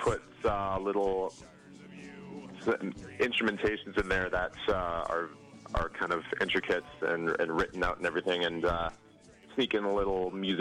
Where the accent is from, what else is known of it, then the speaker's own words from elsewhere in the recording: Prince Rupert, British Columbia, Canada; I'm from Prince Rupert.